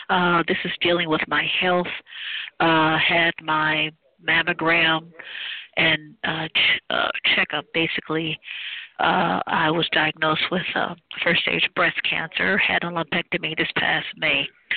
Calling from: Cleveland, Ohio, United States; I'm calling from Cleveland, Ohio.

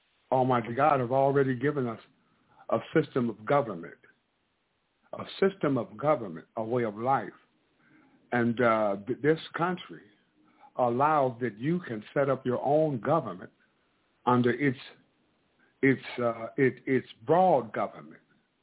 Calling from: St. Louis, Missouri, United States; calling from St. Louis, Missouri.

